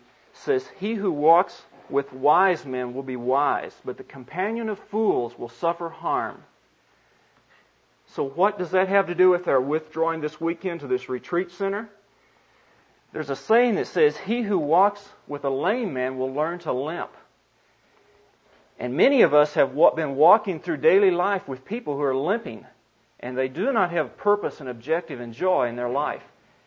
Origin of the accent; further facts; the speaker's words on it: the South, United States; since I'm from the South too